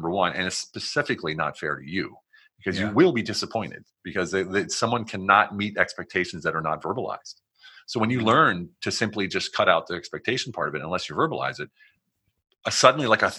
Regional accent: United States; I'm here. I'm American. I speak German. I know the city like the back of my hand. I'm a veteran.

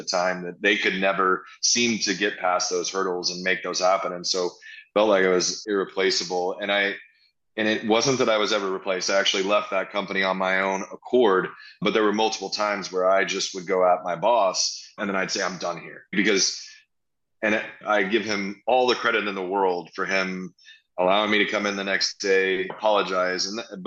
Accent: Texas, United States; Trust me, I'm a Texan.

